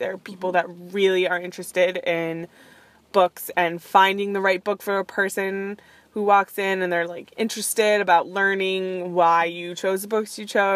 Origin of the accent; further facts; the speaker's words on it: United States; it was kind of uncomfortable for me, obviously, being an American